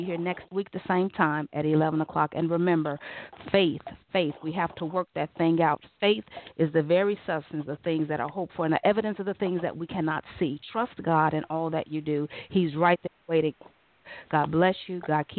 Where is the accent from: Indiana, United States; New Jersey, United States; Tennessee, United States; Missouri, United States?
Indiana, United States; Gary; We'll be in Gary, Indiana, my hometown, July 28th.